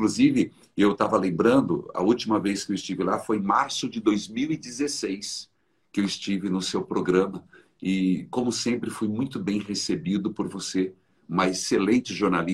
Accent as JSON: {"language": "Portuguese", "town": "Paraíso do Norte", "region": "Paraná", "country": "Brazil", "tie": "born or raised there", "said": "Nós somos do interior do estado do Paraná, uma cidadezinha pequena. É paraíso do norte. Tanto que eu digo que eu nasci no paraíso"}